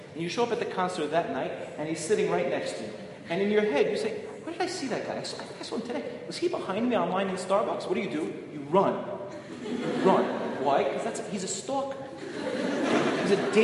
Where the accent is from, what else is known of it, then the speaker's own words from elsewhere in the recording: New York, United States; Growing up in New York, my mother always told me, it's cold out, I'm cold, so you put on a coat.